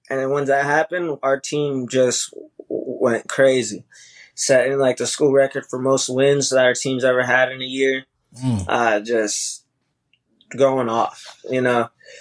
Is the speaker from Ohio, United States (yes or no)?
yes; Massillon, Ohio, United States; So I'm from Massillon, Ohio. And, I got family in Canton, Massillon, that whole Stark County area.